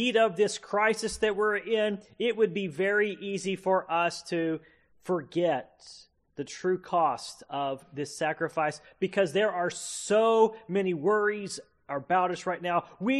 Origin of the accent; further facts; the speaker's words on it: United States; it seemed to be that as an American people, we rallied behind our soldiers.